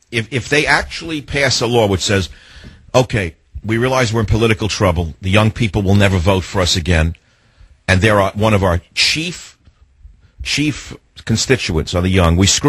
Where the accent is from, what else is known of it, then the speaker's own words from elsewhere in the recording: United States; because when I grew up in America, it was a different nation, of course.